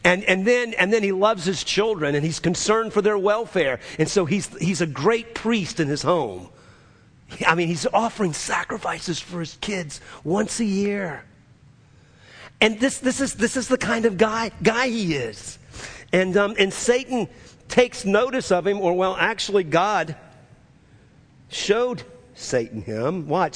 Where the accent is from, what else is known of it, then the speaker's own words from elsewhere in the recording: New Orleans, Louisiana, United States; I'm from New Orleans.